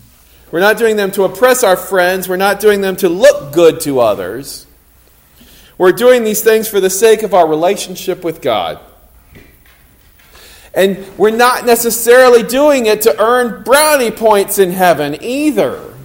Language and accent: English; South Carolina, United States; I grew up in South Carolina. I spent a lot of my childhood in South Carolina, and I learned my Lutheran faith in South Carolina.